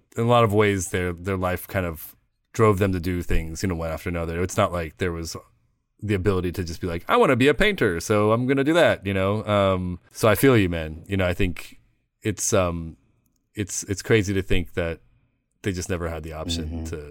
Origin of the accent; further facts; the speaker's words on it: Midwest, United States; I grew up in the Midwest, and I also similarly, when I was a kid, didn't really put my sort of Koreanness out there.